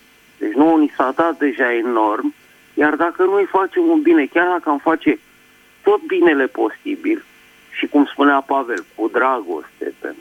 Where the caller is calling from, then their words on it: Bucharest, Romania; din București.